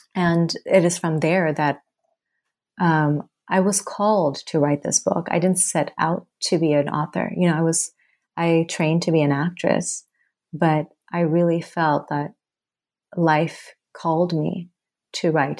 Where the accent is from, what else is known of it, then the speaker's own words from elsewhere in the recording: Thailand; moved away as an adult; also born or lived in Bangladesh; now in United States; I'm from Bangladesh, and I was born there, and I was raised in Thailand, and then I immigrated to the States when I was 18. And I was raised in an international school